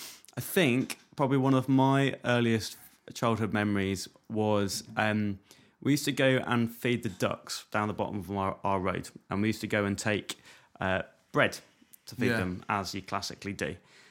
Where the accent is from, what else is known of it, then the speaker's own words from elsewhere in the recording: East of England, United Kingdom; Oh, yeah, that's a good point. I grew up in Norfolk.